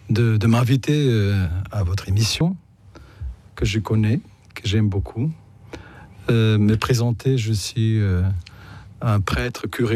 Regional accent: North Macedonia; moved away as an adult; also born or lived in Skopje; now in France; je suis originaire de la Yougoslavie. Je me définis toujours comme yougoslave parce que je suis né en 1961. Et après avoir fait mes études ici à Skopje, qui est maintenant la capitale de ce qu'on appelle la Macédoine du Nord

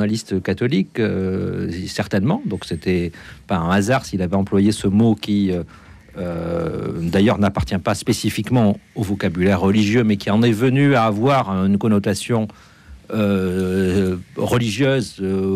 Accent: France; moi je suis un homme, je suis catholique, je suis français, ma mère est juive.

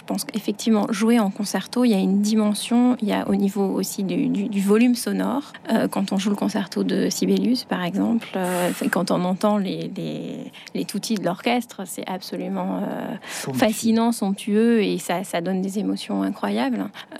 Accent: France; je suis française, mais issue quand même de l'école russe du violon

